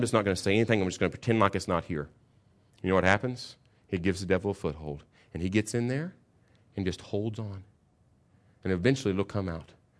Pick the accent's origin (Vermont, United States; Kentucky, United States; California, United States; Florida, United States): Kentucky, United States; We could never have a conflict. We're from Kentucky.